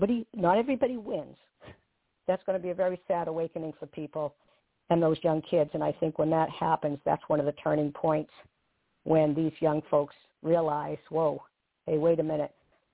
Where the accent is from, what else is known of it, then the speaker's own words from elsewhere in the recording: New England, United States; One thing, you know, it's we're from New England, and people always tell us to slow down.